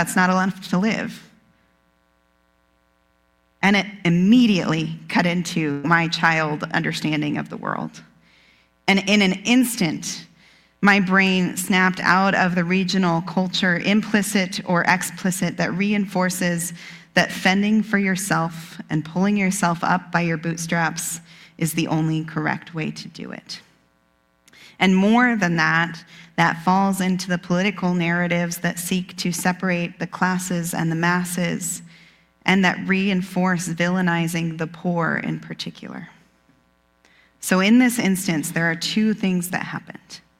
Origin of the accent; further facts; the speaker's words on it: Nebraska, United States; So I've told you a number of times that I grew up in Nebraska.